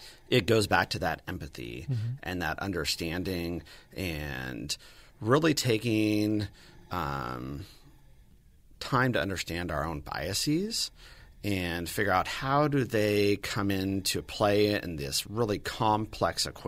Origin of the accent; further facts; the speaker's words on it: Santa Barbara, California, United States; I grew up in Santa Barbara and I came from a very privileged family.